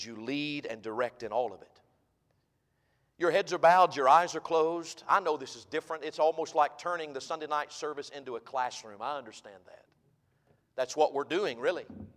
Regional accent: United States; born there; I want to thank you, God, that you've been so gracious to me that I was born in America.

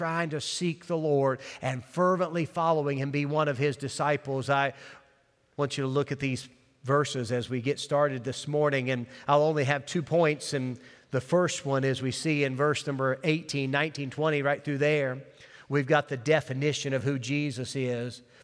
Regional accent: West Virginia, United States; You know, I'm from West Virginia.

